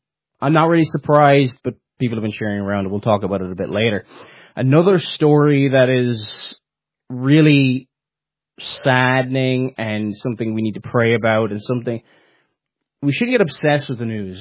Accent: Ireland; Like, I'm from the Republic of Ireland. It's not very common for people from the south to live in the north.

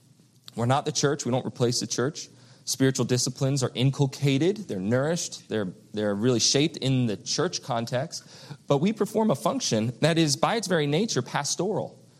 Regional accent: East Coast, United States; When I grew up on the East Coast

